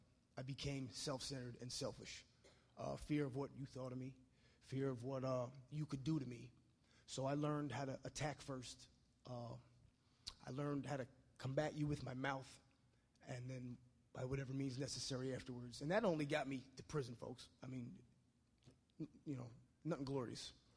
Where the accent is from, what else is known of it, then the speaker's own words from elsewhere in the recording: Brooklyn, New York, United States; I'm from Brooklyn, New York. It's a little city. You might have heard of it. I'm Italian.